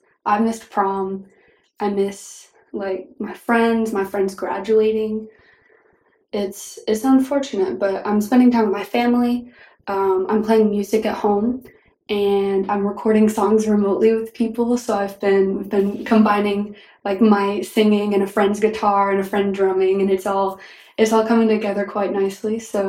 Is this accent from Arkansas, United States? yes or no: yes; Arkansas, United States; I am 16, and I'm from Northwest Arkansas.